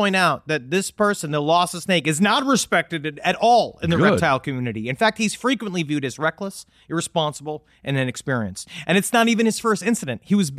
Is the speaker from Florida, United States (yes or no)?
no; Queens, New York, United States; we had a problem in our basement toilet growing up in Queens where rats used to come up in it.